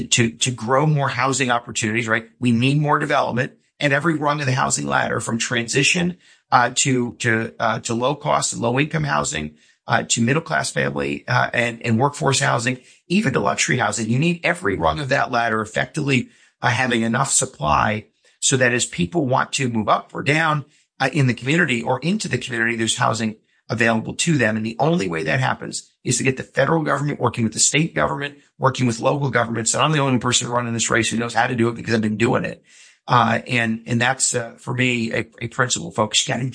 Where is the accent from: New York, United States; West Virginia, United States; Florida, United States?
New York, United States; Yeah, I'm a conservationist by heart. I grew up in the Hudson River Valley in upstate New York.